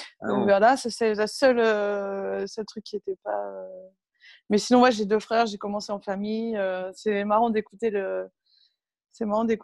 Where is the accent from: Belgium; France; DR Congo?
France; Cucq, Hauts-de-France; born there; où je suis juste née en fait, parce qu'il n'y avait pas de maternité à Berck, donc du coup je suis née à Cuc, mais je n'ai jamais vécu là-bas.